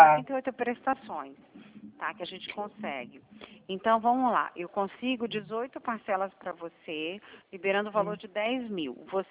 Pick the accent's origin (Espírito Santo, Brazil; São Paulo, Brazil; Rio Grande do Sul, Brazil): Espírito Santo, Brazil; Vitória; moved away; E eu vim de uma cidade, quer dizer, eu vim de Vitória, né?